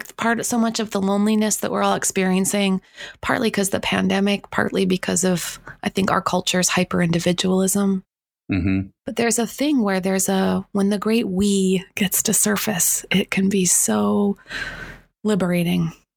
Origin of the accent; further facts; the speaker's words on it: Canada; I'm a little Canadian. I am very Canadian.